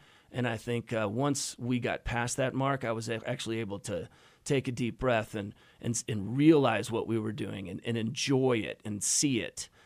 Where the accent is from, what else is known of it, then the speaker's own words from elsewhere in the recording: the American West, United States; Well, I think because we're all from the American West and we're not far from Yellowstone.